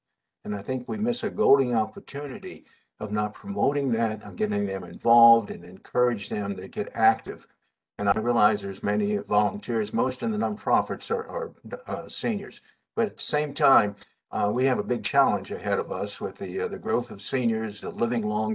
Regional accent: Washington, District of Columbia, United States; born there; I lived in Washington, D.C., and I was born in Washington, D.C., so it has a lot of meaning.

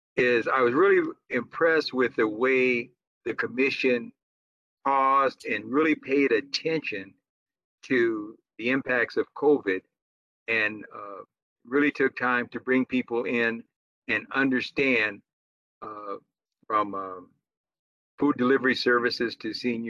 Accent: Portland, Oregon, United States; I grew up in Portland and then I left and I've been in a number of different places.

